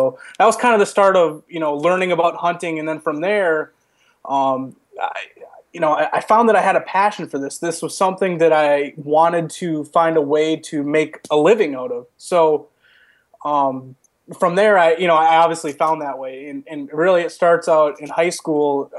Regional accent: Midwest, United States; Well, really, it started, you know, from a young age, growing up in the Midwest.

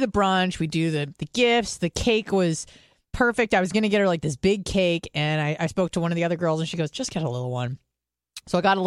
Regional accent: California, United States; So I'm like, oh, I'm from California.

